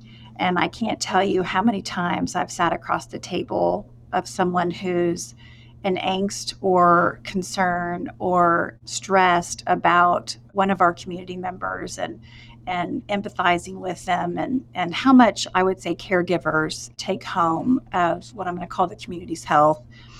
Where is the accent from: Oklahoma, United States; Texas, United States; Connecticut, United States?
Oklahoma, United States; Broken Arrow; now in Stillwater, United States; Stillwater became home for me in 1994. I'm originally from Broken Arrow, Oklahoma. I came to Stillwater to go to school at Oklahoma State.